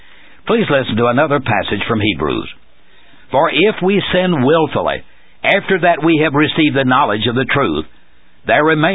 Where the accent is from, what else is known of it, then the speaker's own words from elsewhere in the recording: Tennessee, United States; When I was a little boy growing up in Sumner County, Tennessee, my home congregation loved to sing